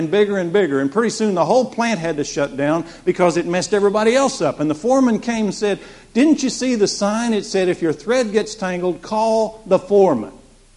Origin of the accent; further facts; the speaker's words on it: the South, United States; So I grew up in the South and heard a lot about the garment industry.